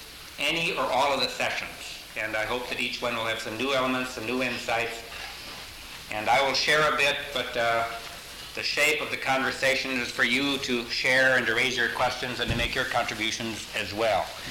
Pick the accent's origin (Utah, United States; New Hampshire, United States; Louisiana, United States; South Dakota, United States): South Dakota, United States; Sioux Falls; from Sioux Falls, South Dakota.